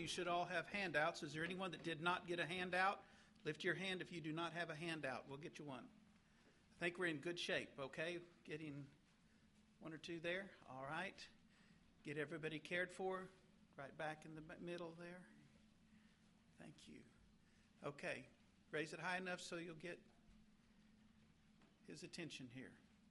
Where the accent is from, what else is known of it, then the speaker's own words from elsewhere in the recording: Sacramento, California, United States; also born or lived in Redding; I was born in Redding, California, Northern California, at the foot of Mount Shasta, an 8,000-plus foot mountain, snow-capped year-round. The city wrapped around kind of that area. Grew up in Sacramento, California, and the Lord brought me over to the East Coast